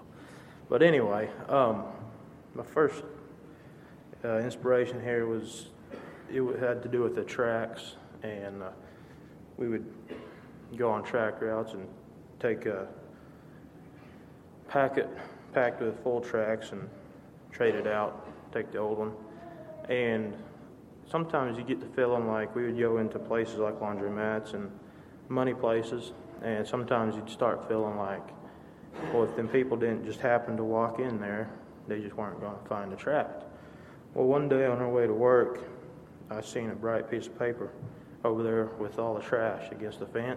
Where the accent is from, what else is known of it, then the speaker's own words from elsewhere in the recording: Bradley, Arkansas, United States; from Bradley, Arkansas